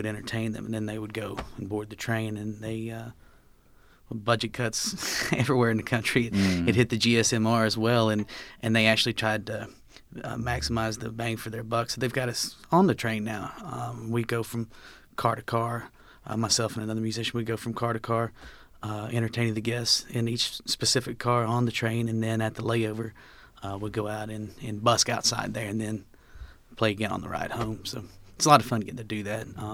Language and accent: English; Bryson City, North Carolina, United States; Yeah, I was born and raised there in Bryson City, and that's where the band has always been based out of.